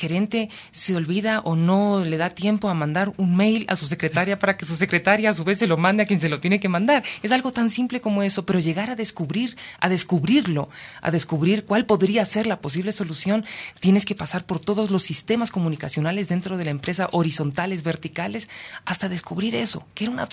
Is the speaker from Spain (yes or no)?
yes; Spain; now in Ecuador; Yo, claro, hablaba así españolísima, porque acababa de llegar de España, pues tenía 6 meses aquí en Ecuador.